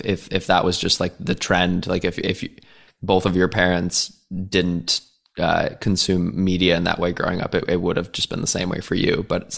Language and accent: English; United States; Just kidding. I love being American.